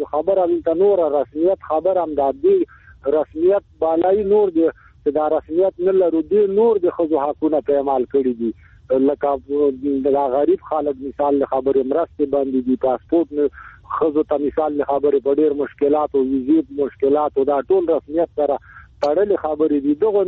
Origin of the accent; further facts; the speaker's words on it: Afghanistan; زه افغان مهاجر یم که دلی زدران یم